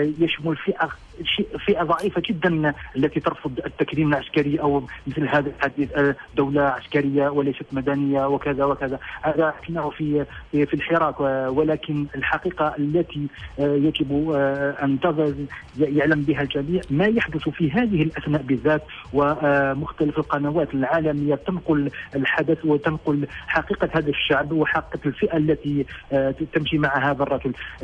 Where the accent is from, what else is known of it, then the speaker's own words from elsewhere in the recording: Algeria; ما عدا حراك الثلاثاء المعروف عندنا في الجزائر